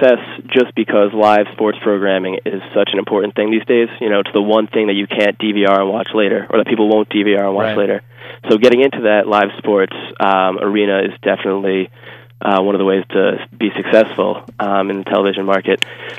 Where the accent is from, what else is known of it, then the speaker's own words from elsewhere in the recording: New Jersey, United States; Mostly Rutgers. I'm from New Jersey, so that was the team to pull for if you were from New Jersey and didn't have any ties anywhere else.